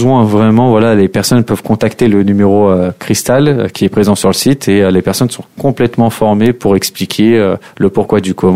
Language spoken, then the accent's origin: French; Montmorency, Île-de-France, France; Comme pas mal de personnes le savent, je viens de Montmorency